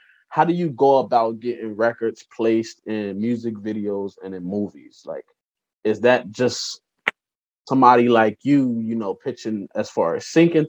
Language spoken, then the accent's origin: English; Delaware, United States; now in Miami, United States; so I'm originally from Delaware before I came to Miami.